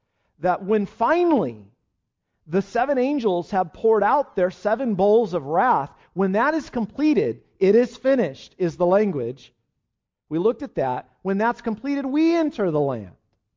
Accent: United States; it's not easy for me, even as a pastor, to talk of judgment, especially as an American.

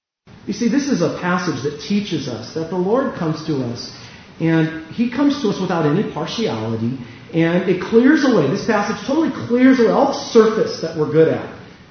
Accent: California, United States; I grew up in the Central Valley. Did you know there's a big hole up there? It's called the Central Valley. It's not a nice place. There's a lot of cows there.

